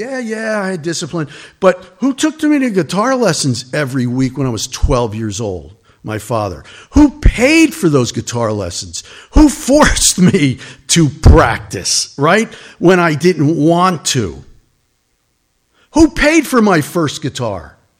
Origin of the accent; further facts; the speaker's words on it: United States; you know, as an American, look, we have it made, brothers and sisters, right?